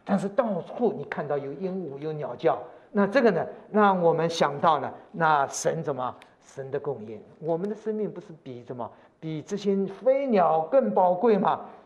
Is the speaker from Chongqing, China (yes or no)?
no; Shanghai, China; born there; 那我1个月就在回到了我的家乡。我是生在上海，所以到上海1个月住在那边。